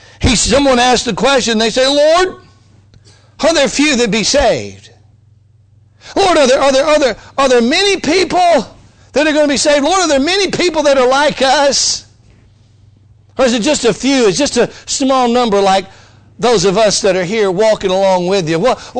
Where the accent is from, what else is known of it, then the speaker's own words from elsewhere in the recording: Mississippi, United States; also born or lived in Alabama; When I was a boy growing up and we moved from Alabama to North Mississippi, the house my parents bought was right across the street from the city park.